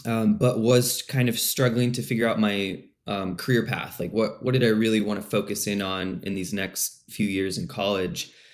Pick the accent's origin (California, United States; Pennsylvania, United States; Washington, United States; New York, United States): Washington, United States; Puyallup; Growing up in Puyallup, you know, you'd think you'd take a weekend trip up north sometime, but we never did. Seattle is pretty much as far as we ever explored.